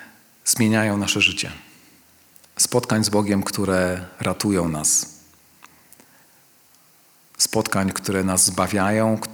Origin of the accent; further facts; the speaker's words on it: Warsaw, Masovian Voivodeship, Poland; wiecie, że jestem z Warszawy